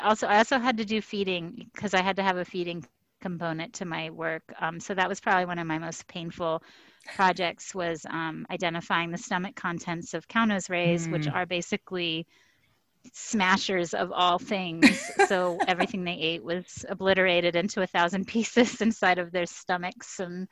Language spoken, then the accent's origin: English; Anna Maria Island, Florida, United States; I was born in Florida on Anna Maria Island, and I was on the water a lot as a little kid.